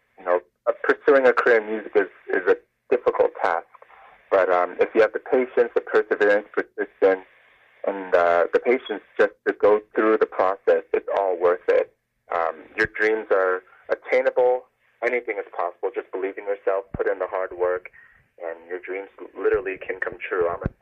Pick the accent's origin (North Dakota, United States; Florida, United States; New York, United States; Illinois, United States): Florida, United States; Tampa; now in Los Angeles, United States; Yes, I grew up in Tampa, Florida, and I've been living in L.A. now for about 5 years.